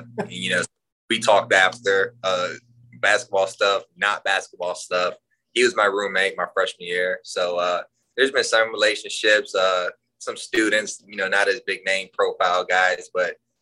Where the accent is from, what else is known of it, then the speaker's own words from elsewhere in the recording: United States; born there; I was born in the States.